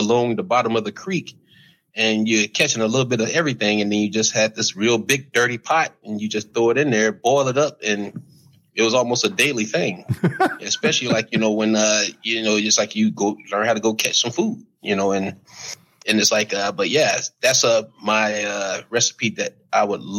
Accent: Lakeland, Florida, United States; growing up in Florida, we caught and ate crab all day long. Of course, like after a big, we lived in this little in Lakeland, Florida.

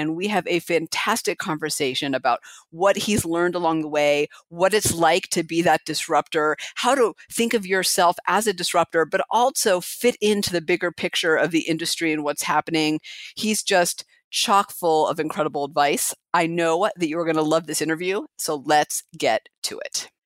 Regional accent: California, United States; I grew up in the Bay Area. So of course, I don't live there now, but of course the world revolves around California in my world.

